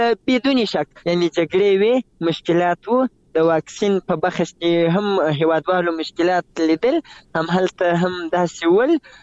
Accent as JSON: {"language": "Pashto", "region": "Zabul", "country": "Afghanistan", "said": "زه د زابل یم او پرون له زابل نه بله ورځ رالم تقریبا."}